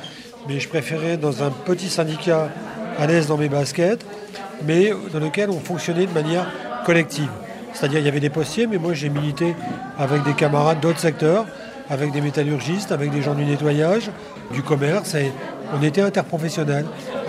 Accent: Hauts-de-France, France; Je viens de l'Aisne. Mes parents étaient dans une cité ouvrière.

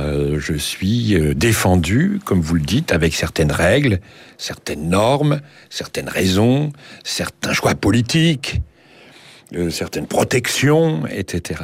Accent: France; Parce qu'après tout, moi je suis français, dans mon pays il y a une défense nationale

